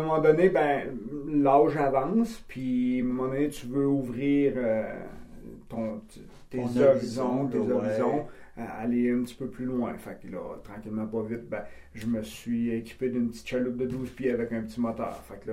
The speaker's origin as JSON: {"language": "French", "town": "Palmarolle", "region": "Quebec", "country": "Canada", "tie": "born or raised there", "said": "Je suis natif du village de Palmarol en Abitibi-Ouest, ici en Abitibi-Témiscamingue. Donc, j'avais la rivière d'Agenais qui passait dans le village."}